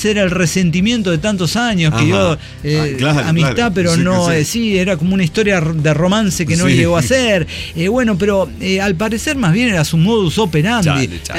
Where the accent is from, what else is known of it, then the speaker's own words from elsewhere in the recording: Ciudad Juárez, Chihuahua, Mexico; accent: Juárez; Obviamente nos nota que no somos de ahí, por nuestro acento juarense